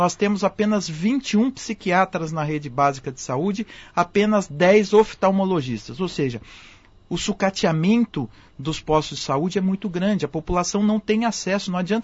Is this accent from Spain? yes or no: no; Campinas, São Paulo, Brazil; Eu venho da periferia, né? Eu sou nascido em Campinas, eu venho da região do Ouro Verde